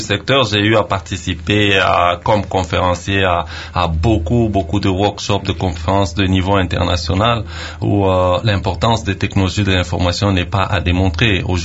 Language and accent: French; DR Congo; mais en tant que Congolais, je suis fier.